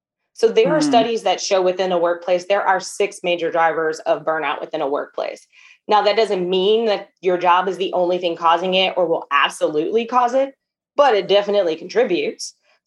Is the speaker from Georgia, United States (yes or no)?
no; Detroit, Michigan, United States; I am originally from Detroit. And so hustling, grinding, it's in my DNA. It is in my blood. And so I grew up in a very blue collar household